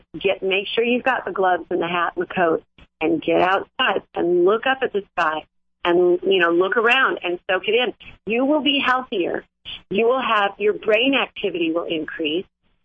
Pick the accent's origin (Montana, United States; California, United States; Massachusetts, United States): California, United States; I grew up in California and Chevy grew up in Manhattan.